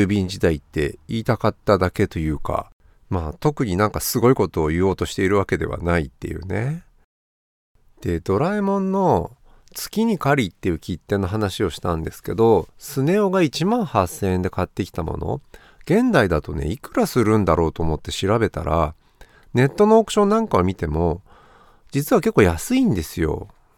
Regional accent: Kanazawa, Ishikawa, Japan; 僕金沢出身なので、能登と金沢の距離感みたいなものって肌感覚としてわかるんですけど

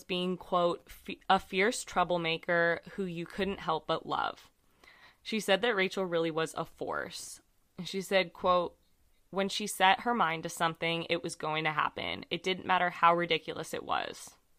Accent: United States; this helped me picture it because I'm American and dumb

